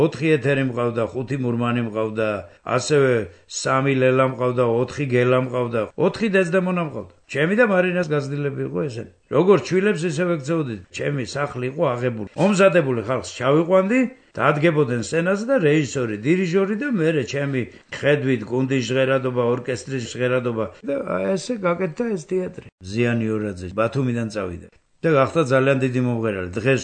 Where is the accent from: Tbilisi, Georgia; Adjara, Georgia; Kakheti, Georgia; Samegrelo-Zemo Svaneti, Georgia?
Adjara, Georgia; Batumi; წარმოშობით ოზურგეთელი, მაგრამ რო დავიბადე, იმას მერე საბავშვო ბაღიდან ბათუმში ვარ.